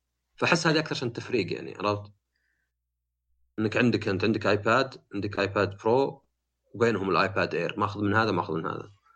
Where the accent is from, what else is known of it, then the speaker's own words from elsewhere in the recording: Saudi Arabia; فما ادري احنا عندنا في السعوديه